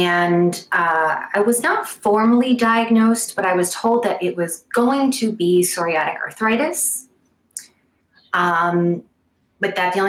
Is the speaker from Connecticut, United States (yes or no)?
yes; Connecticut, United States; I am from Connecticut, grew up in Southern Connecticut.